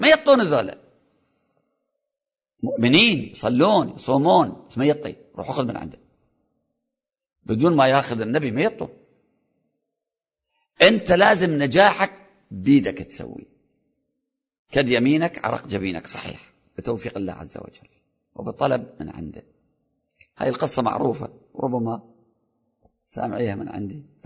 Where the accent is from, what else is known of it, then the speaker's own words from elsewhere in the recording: Iraq; ليش إحنا عندنا في العراق الوضع مو هالقد تمام؟